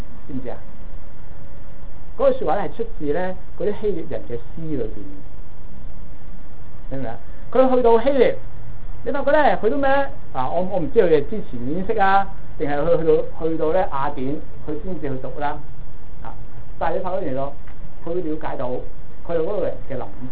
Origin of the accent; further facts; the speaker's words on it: Malaysia; 我哋係中國人啦，啱先。我哋馬來西亞喎，啊，馬來西亞啲人都識講廣東話喎，都識㗎。